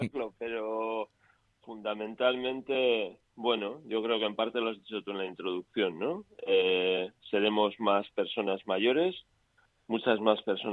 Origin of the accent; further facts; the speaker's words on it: San Sebastián, Basque Country, Spain; yo soy vasco de Donosti, pues de Euskadi también